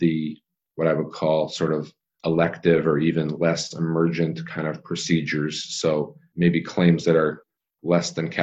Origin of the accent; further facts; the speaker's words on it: Canada; I grew up in Canada, went to college there.